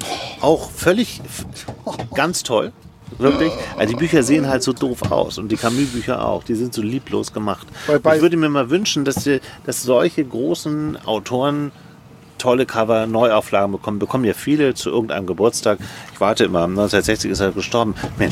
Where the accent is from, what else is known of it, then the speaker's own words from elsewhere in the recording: Hamburg, Germany; ich bin in Hamburg aufgewachsen.